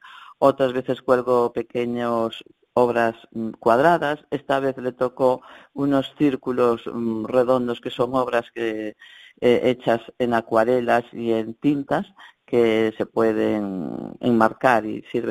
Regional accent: A Coruña, Galicia, Spain; also born or lived in Ponte do Porto; now in Oleiros, Spain; Nací en Ponte do Porto, o que é a zona de Camariñas. Después me vine a Coruña y efectivamente estuve en Coruña pues desde los 9 años, yendo y viniendo, pero mucho tiempo, ¿no? Y cuando me casé me vine para Oleiros. Entonces yo vivo en Oleiros.

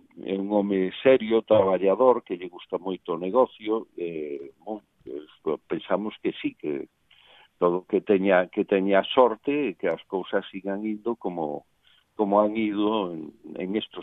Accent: Ferrol, Galicia, Spain; Son de Ferrol.

